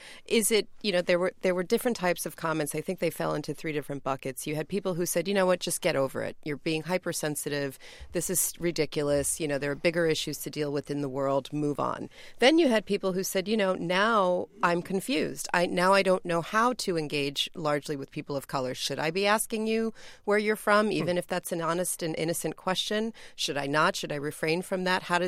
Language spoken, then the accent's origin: English; New York, United States; I'm a, you know, Puerto Rican woman from New York, born and raised in New York, but my ethnic background is Puerto Rican.